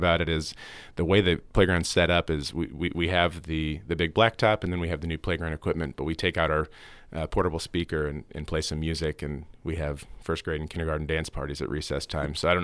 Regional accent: Macomb, Illinois, United States; I'm from Macomb originally.

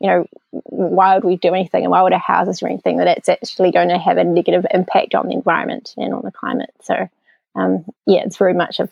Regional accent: Christchurch, Canterbury, New Zealand; also born or lived in Wellington; I grew up in Christchurch, and I always really loved the seasonal change that Christchurch has

